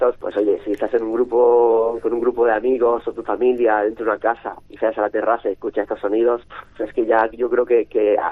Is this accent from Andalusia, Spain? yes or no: yes; Andalusia, Spain; Yo soy de Almería, de un pueblo de Almería